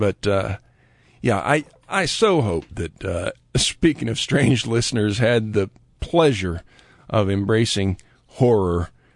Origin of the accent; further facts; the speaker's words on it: Lakeland, Florida, United States; It adjoins the town where I grew up, Lakeland, Florida. Yeah, that's what's wrong with me. I grew up in Florida.